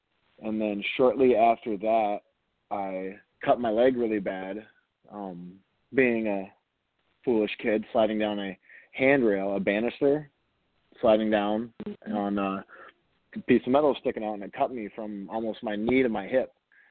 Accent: Sault Ste. Marie, Michigan, United States; I am from Sault Ste. Marie, Michigan. I am part of the Sault Ste. Marie Tribe of Chippewa Indians. I have lived up here most of my life

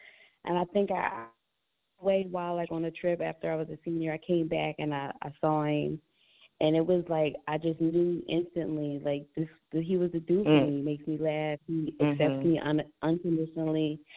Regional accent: Pennsylvania, United States; I grew up in the Philadelphia suburb

